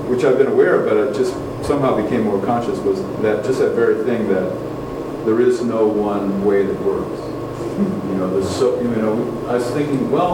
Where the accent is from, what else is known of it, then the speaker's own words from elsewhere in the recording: New England, United States; But in the east, I grew up in New England, they call it popple there.